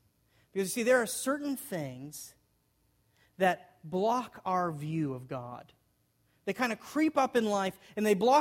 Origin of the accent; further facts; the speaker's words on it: Arizona, United States; It really resonates with me because I'm from Arizona, as I told you a little bit earlier, and everybody in Arizona